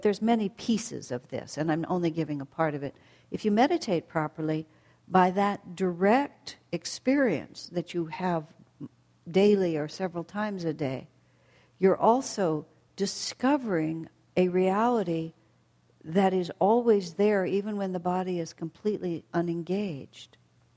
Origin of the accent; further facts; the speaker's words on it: United States; I'm just not an African man. I'm an American woman.